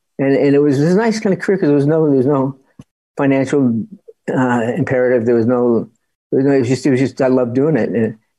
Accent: Ireland; I'm an Irish guy who feels very drawn to Judaism.

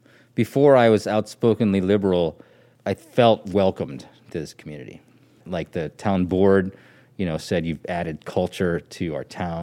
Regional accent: Stevens Point, Wisconsin, United States; I grew up in Stevens Point, Wisconsin.

